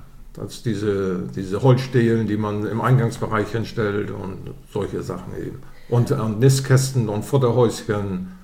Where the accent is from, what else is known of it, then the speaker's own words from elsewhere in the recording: Weddingstedt, Schleswig-Holstein, Germany; Ja, wir sind Urdithmarscher. Ich komme aus Weddingstedt